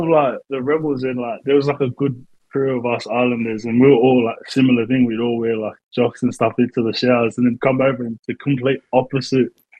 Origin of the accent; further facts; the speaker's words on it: Tonga; Yeah, I'm from Fasi and Nomuka.